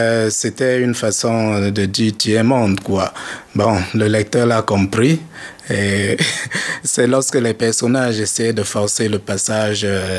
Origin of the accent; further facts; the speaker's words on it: Baham, West, Cameroon; born there; cet endroit où je suis né au Cameroun, qui est une ville du Cameroun dans l'ouest